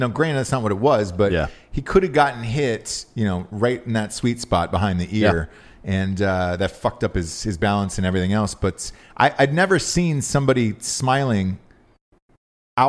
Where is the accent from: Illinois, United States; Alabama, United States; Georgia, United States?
Georgia, United States; Atlanta; I'm from Atlanta, obviously.